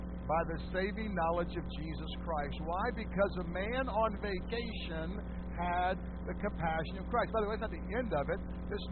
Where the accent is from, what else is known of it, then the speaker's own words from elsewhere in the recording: Canada; born there; I was born in Canada, though I'm an American citizen.